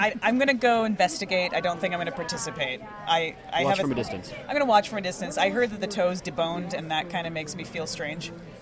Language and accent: English; Vancouver, British Columbia, Canada; I'm from Vancouver. This is great.